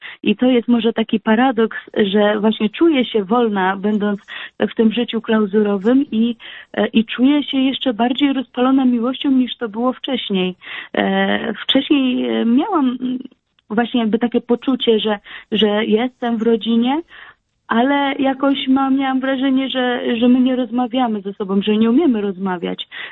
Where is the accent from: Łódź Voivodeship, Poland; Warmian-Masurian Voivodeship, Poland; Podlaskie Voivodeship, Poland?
Warmian-Masurian Voivodeship, Poland; Elbląg; now in Bielsko-Biała, Poland; chociaż ja pochodzę z Elbląga, więc moja najbliższa rodzina mieszka 600 kilometrów od Bielska, czyli z tego punktu, w którym ja teraz na co dzień żyję, mieszkam, w którym znajduje się mój klasztor